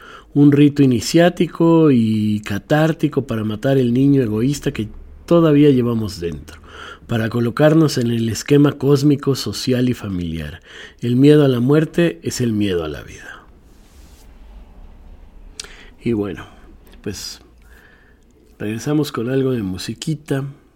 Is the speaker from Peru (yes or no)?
yes; Peru; now in Barcelona, Spain; soy peruana, pero hace 8 años que vivo en Barcelona.